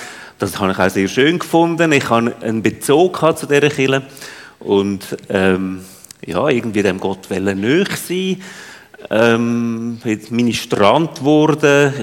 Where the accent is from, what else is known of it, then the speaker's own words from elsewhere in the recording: Central Switzerland, Switzerland; ich von Lauteren. Meine Eltern sind dort gewesen, dann bin ich in der Innerschweiz aufgewachsen.